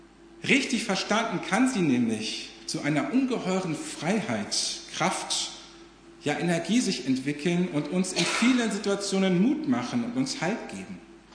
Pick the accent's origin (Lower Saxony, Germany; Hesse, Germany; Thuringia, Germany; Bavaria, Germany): Hesse, Germany; Marburg; now in Langen, Germany; Ich komme gebürtig aus Marburg.